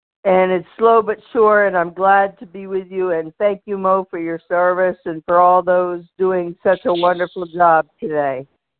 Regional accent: Maine, United States; I'm from Maine

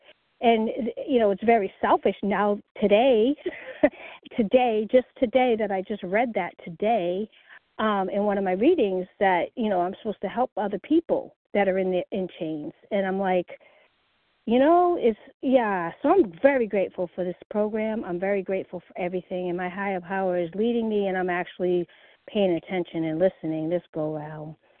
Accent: North Carolina, United States; I am from North Carolina.

